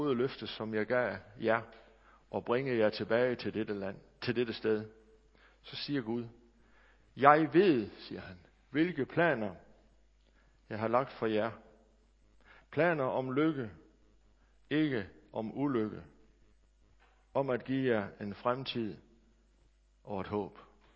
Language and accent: Danish; North Denmark Region, Denmark; Det er jo sådan noget lommeteologi hjemme i Thy, men den er god nok.